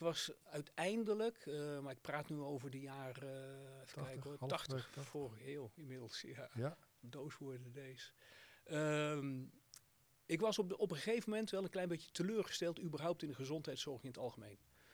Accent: North Brabant, Netherlands; Ik kom zelf uit Brabant

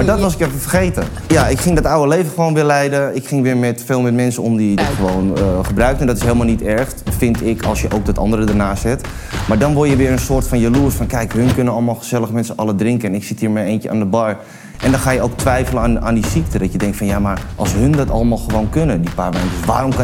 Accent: Landsmeer, North Holland, Netherlands; also born or lived in Amsterdam; Ik kom uit Amsterdam, maar heel snel naar Landsmeer verhuisd. Ja, wel bekend. En dat was eigenlijk gewoon een dorp

